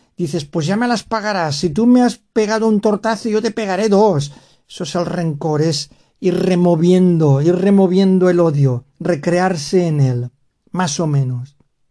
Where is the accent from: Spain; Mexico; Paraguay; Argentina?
Spain; Pero como español, esta gente que nos dice adiós ha sido tan relevante en el país